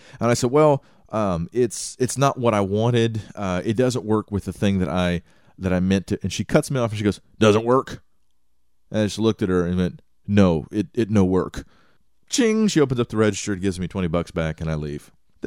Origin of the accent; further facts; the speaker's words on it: Texas, United States; I'm from East Texas, which is adjacent to meth country, as we call it.